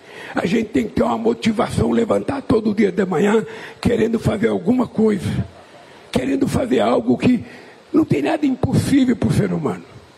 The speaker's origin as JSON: {"language": "Portuguese", "region": "Pernambuco", "country": "Brazil", "also_born_or_lived": "São Paulo", "moved": "yes", "said": "quando eu vim de Pernambuco, que eu fui morar em São Paulo, num bairro chamado Vila Carioca, quase divido com São Caetano, onde tem a estação de trem lá em São Caetano, no Ipiranga. Eu fui morar numa casa."}